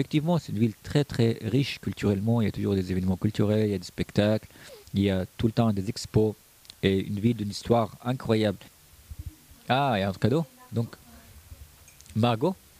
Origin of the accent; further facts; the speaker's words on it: Syria; moved away as an adult; now in France; Moi, j'ai quitté la Syrie quand j'avais 25 ans. Aujourd'hui, j'ai 35 ans. Donc, j'ai grandi en France, j'ai appris beaucoup de choses. Je suis français aujourd'hui, j'ai la nationalité.